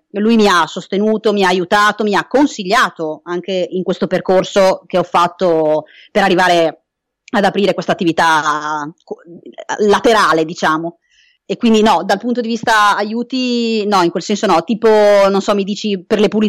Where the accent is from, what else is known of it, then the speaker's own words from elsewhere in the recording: Friuli-Venezia Giulia, Italy; No, purtroppo io abito in provincia di Bologna, ma sono originaria del Friuli